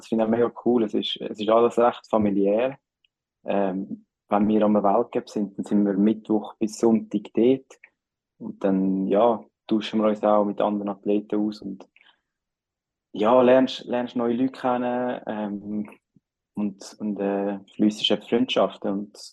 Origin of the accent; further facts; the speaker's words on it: Switzerland; Und ich glaube, da sind wir Schweizer schon recht weit.